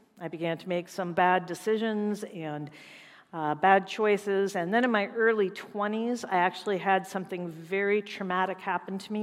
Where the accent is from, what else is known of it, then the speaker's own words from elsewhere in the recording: California, United States; I grew up in the Covenant Church, which I know isn't necessarily a common thing these days, but I actually did grow up in a Covenant Church in California.